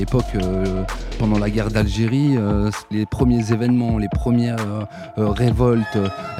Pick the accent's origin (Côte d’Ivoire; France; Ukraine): France; Paris, Île-de-France; Je suis né là. Je suis né à la Riboisière. C'est la limite 10e, 18e, mais voilà, on a traversé la rue pour rentrer à la maison. On a toujours habité rue de la Goutte d'Or.